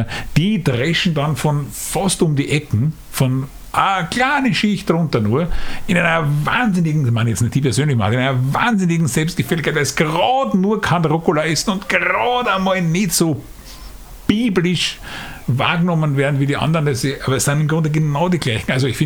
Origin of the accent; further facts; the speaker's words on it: Vienna, Austria; wir sind aus Simmering, wo man da so geerdet ist und die Arbeiter und so weiter.